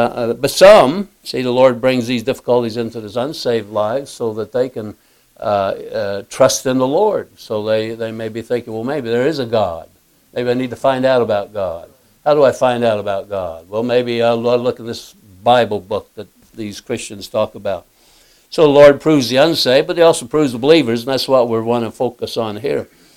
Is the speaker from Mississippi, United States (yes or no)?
no; Indiana, United States; born there; So I was born in Indiana, so I'm a Hoosier. Yeah, Hoosier, I'm a Hoosier.